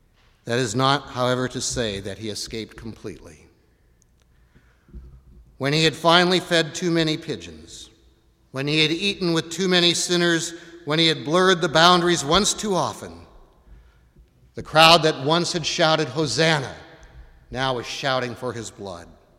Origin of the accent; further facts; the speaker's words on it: Seattle, Washington, United States; When I was growing up in Seattle, and you'd walk the streets of Seattle